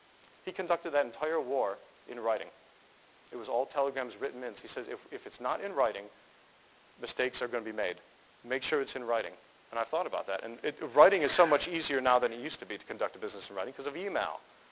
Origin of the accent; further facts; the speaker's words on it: Buffalo, New York, United States; I'm from Buffalo, New York, but the interview was in Akron, Ohio, where he was based.